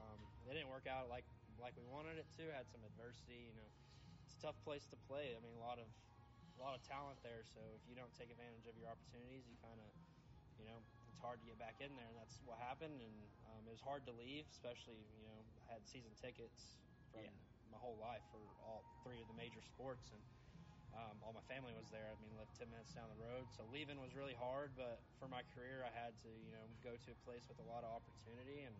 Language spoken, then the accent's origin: English; Springdale, Arkansas, United States; Growing up in Northwest Arkansas is awesome.